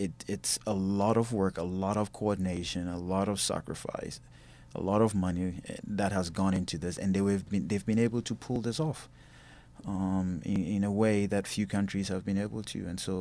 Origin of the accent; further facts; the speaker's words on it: Ghana; in each of the Olympics I participated in, I represented my home country, Ghana.